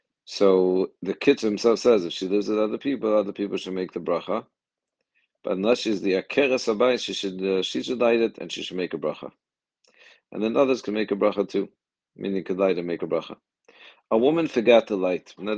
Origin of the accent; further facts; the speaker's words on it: Riverdale, New York, United States; I remember I grew up in Riverdale